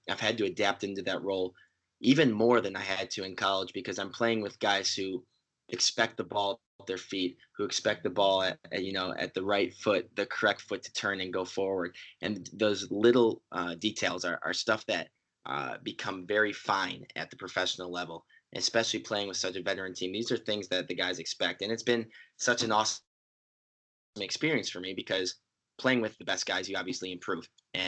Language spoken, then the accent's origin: English; Midwest, United States; I mean, growing up in the Midwest, we know that the demand for soccer increases every year.